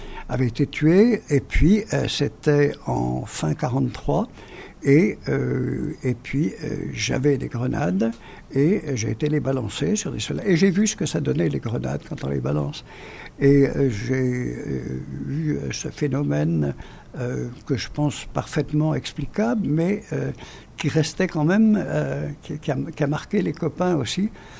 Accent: Brittany, France; accent: Breton; j'avais l'accent breton et que les gars se foutaient de moi un petit peu pour mon accent breton

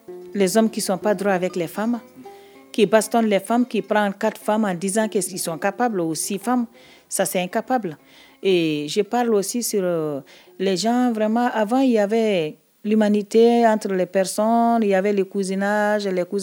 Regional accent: Mali; Bon, pourquoi on dit ça chez nous au Mali de ne pas exciser?

